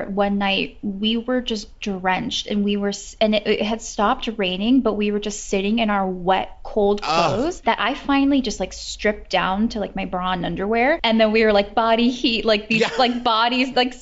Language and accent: English; California, United States; Where I grew up in the Bay Area, I grew up doing theater.